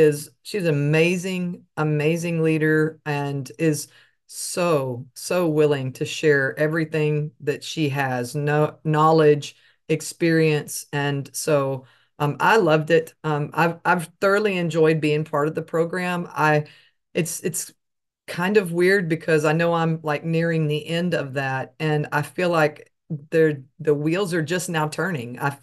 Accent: Texas, United States; But on the calls, y'all, I'm sorry, I'm from Texas.

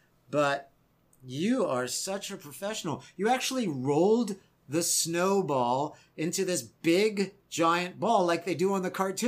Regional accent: California, United States; I just freak out because I'm from California.

